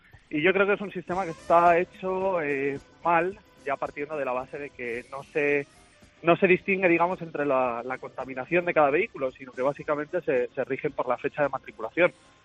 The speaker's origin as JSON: {"language": "Spanish", "town": "Valencia", "region": "Valencian Community", "country": "Spain", "said": "yo soy de Valencia y de momento aquí en Valencia"}